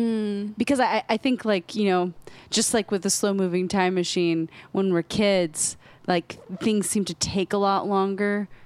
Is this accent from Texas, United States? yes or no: yes; Houston, Texas, United States; Like we were driving back from Astroworld in Houston, because I grew up in Houston, and my mom had dropped me and a friend off at Astroworld for the day